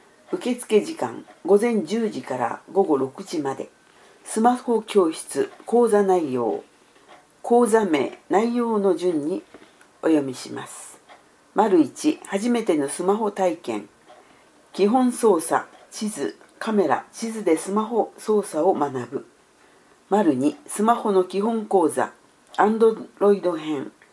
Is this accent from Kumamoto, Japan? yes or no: yes; Ozu, Kumamoto, Japan; born there; also born or lived in Kanagawa; 昭和27年に大津町で生まれ、父の仕事の関係で転勤族の家庭で育ちました。学生時代は神奈川県で過ごし、就職は地元に戻り会社員として働き